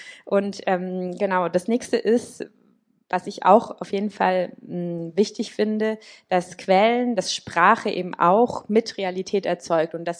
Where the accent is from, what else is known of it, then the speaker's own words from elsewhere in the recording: Tübingen, Baden-Württemberg, Germany; Ich komme aus Tübingen